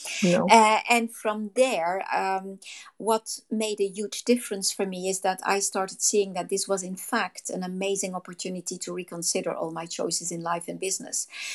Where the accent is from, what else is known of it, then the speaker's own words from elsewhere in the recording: France; also born or lived in Netherlands; my roots are Dutch. … is Dutch. My parents were Dutch, but I grew up in France and I've lived there most of my life, but I've never felt home there.